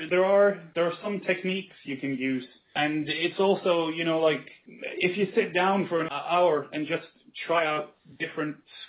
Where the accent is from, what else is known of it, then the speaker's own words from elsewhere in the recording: Norway; vocals the way I did them is another Norwegian folk metal band called … which is like, they're actually, they originated from my hometown where I was born.